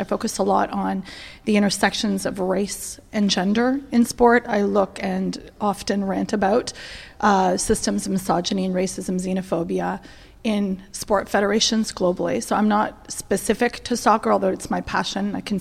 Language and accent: English; Canada; As Grant mentioned, I'm Canadian. So I look at things from a very different perspective.